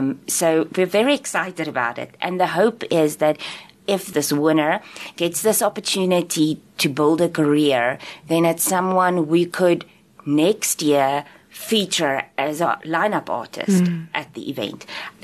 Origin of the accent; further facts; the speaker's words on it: South Africa; it was very important for me that South Africans, we're cross-genre